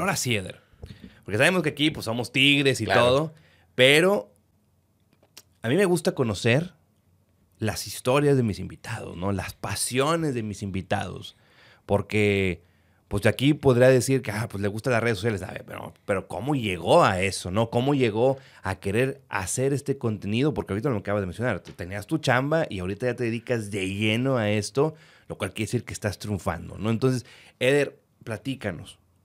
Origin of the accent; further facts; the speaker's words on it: Monterrey, Nuevo León, Mexico; porque pues obviamente siendo regiomontano, pues sabemos que aquí nos gusta la carne asada, la cerveza, el fútbol